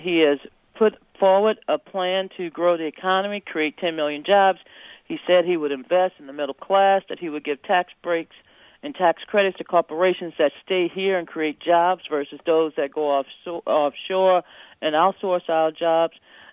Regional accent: Louisiana, United States; You know, I'm from Louisiana.

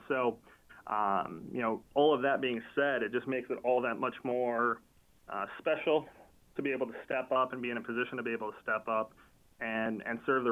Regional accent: Columbus, Ohio, United States; also born or lived in Michigan; now in Indianapolis, United States; I'm Midwest born and raised. My parents are from Toledo, Ohio. I was born in Michigan and grew up in Columbus, Ohio.

